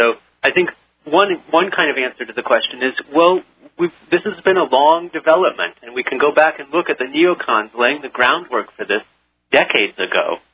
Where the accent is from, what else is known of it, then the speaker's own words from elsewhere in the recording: United States; the passage of the Detainee Act by the president last week is deeply shocking to me as an American.